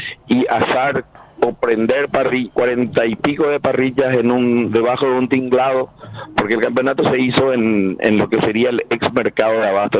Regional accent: Paraguay; nosotros como asadores paraguayos desde el 2018 que estamos haciendo ruido afuera

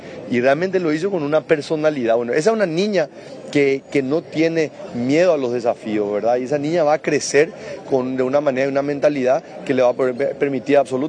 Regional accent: Paraguay; yo hablo como un hincha más, como un paraguayo que se siente tremendamente orgulloso

